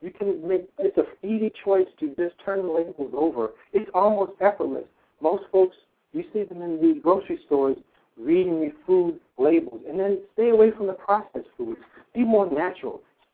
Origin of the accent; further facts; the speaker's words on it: Jamaica; I'm Jamaican as well. And I love my curry, and I love my jerk.